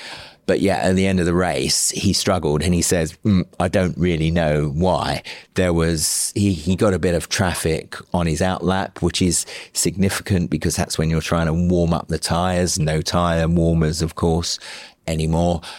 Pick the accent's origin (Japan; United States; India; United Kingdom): United Kingdom; South East England; I am from Kent. So I was born in Kent and raised in Kent. So for me, it's a sort of a home county team. And I'm going to say, I'm a man of Kent